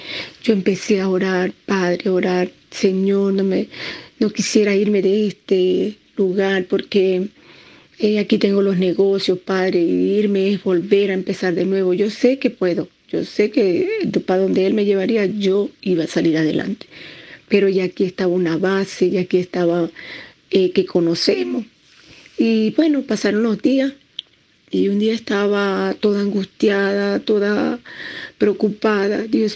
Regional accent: Machiques, Zulia, Venezuela; moved away as an adult; now in Santiago, Chile; tengo 49 años, soy de Machique, venezolana, y tengo 2 años viviendo en Santiago de Chile.

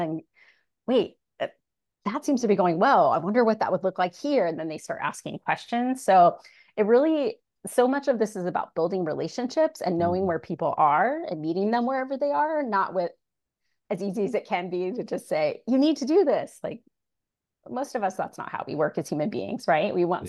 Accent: Midwest, United States; now in California, United States; And I came from the Midwest and I had many of the arts disciplines all throughout my K-12 experience

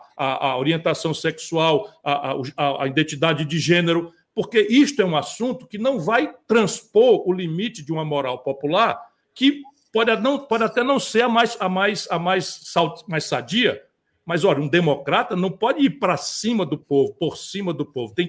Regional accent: Ceará, Brazil; Eu venho do sertão do Ceará, fui criado a maior parte da minha vida pessoal, estudei na escola pública.

